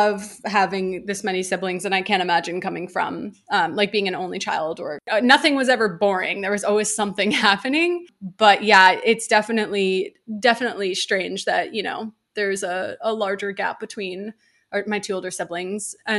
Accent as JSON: {"language": "English", "town": "New York City", "region": "New York", "country": "United States", "tie": "born or raised there", "said": "I grew up in Midtown Manhattan. So like basically right by the Bloomingdale's, like it's in City Corp. It's not an exciting part of Manhattan. It's actually mostly office buildings. So it's definitely a weird place to grow up."}